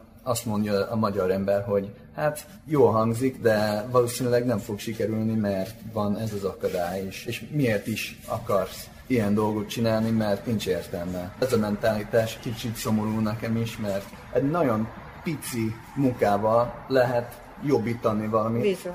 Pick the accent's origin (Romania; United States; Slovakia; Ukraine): United States; Hungarian is a second language; now in Hungary; mert Amerikában, ahonnan én jövök, teljesen más